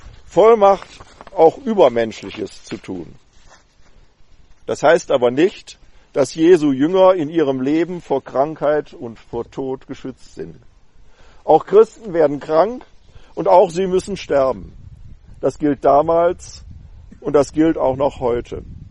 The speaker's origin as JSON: {"language": "German", "town": "Wuppertal", "region": "North Rhine-Westphalia", "country": "Germany", "tie": "born or raised there", "said": "ein Pastor der Baptisten in Wuppertal-Barmen aus meiner Heimatstadt"}